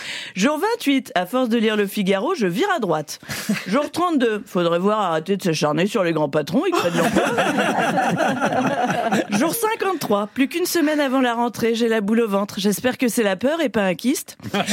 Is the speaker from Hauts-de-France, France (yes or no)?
yes; Hauts-de-France, France; Je viens du Nord, mais si.